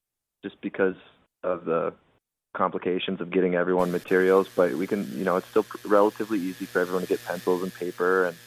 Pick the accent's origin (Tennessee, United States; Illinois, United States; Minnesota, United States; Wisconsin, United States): Minnesota, United States; Mora; I grew up in Mora, Minnesota. I went to college at South Dakota State in Brookings.